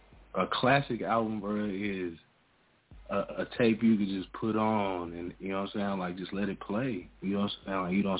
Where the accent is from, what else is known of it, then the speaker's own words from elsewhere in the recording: Detroit, Michigan, United States; Nah, I'm originally from Detroit, Michigan.